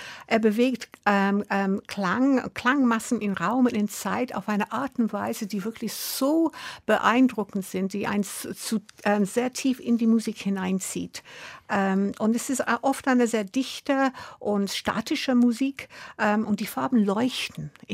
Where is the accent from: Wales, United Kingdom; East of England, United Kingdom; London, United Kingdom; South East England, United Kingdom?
London, United Kingdom; Brixton; German is a second language; Ich komme aus Brixton, ja.